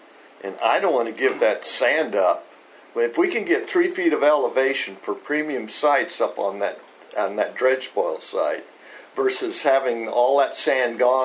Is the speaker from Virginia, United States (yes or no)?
no; Redondo Beach, California, United States; born there; I mentioned the one from my old stomping where I was born in Redondo Beach, the pier parking.